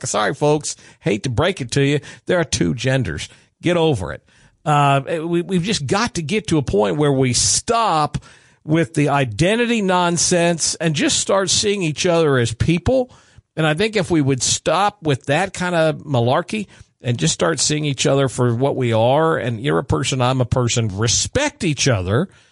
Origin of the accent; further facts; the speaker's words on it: Scotland, United Kingdom; now in United States; I mean, I'm Scottish originally, you know, our family roots come